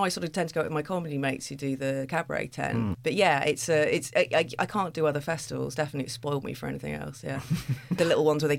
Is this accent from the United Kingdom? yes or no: yes; Bristol, South West England, United Kingdom; I'm from Bristol, really.